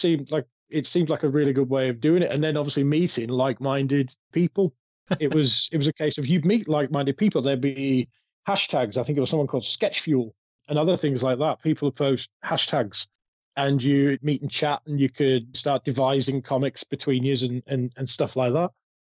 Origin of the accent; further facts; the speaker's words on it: United Kingdom; And being British and, you know what I mean, like going thin line between madness and genius and stuff like that.